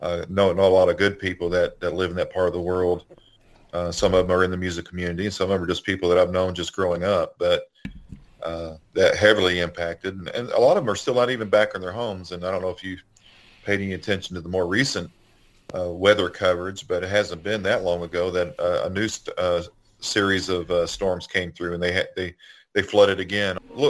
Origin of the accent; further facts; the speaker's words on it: Estill County, Kentucky, United States; Ravenna is a little town just over the mountain from where I grew up in Estill County, Kentucky.